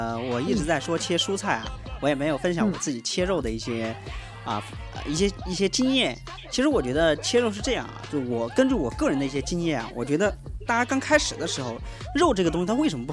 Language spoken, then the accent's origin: Chinese; Sichuan, China; 因为我是四川人嘛，我们那边比较喜欢吃回锅肉。